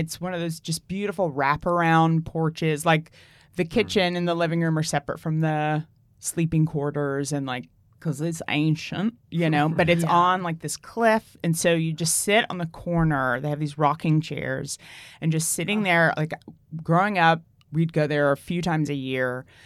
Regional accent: Tennessee, United States; So I'm from Tennessee.

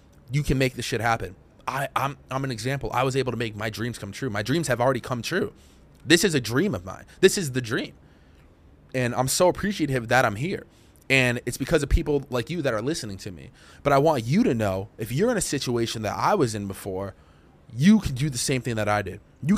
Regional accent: Massachusetts, United States; I'm from Massachusetts.

